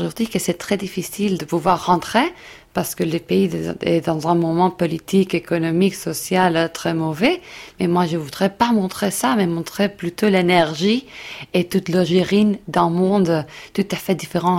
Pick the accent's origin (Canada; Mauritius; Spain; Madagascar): Spain; Madrid, Community of Madrid; Moi, je suis espagnole. J'étais née à Madrid, mais c'est vrai que pendant toute ma vie, je bougeais chaque 3 ans de pays en pays. Donc, je me sens plutôt européenne, avec un côté vénézuélien, parce que ma grand-mère, elle est vénézuélienne.